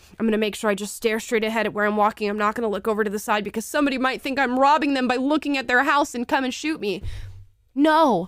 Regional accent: Louisiana, United States; I'm from Louisiana, where they still have sundown towns.

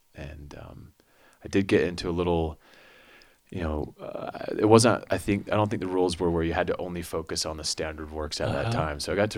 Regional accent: Salt Lake City, Utah, United States; I grew up here in Salt Lake City. I went to Cottonwood High School, played sports there.

